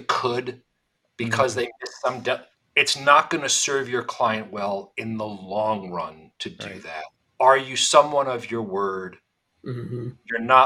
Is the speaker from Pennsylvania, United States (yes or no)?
yes; Palmerton, Pennsylvania, United States; in which I grew up and was reared. He was as well a local bank president, school board solicitor, and growing up in Palmerton, seeing how he practiced, that work ethic, that small town ethics